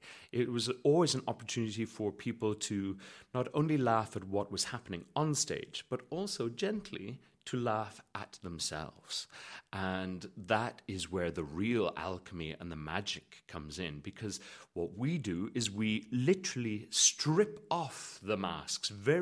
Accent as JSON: {"language": "English", "region": "Connacht", "country": "Ireland", "said": "I'm a baritone from Connemara"}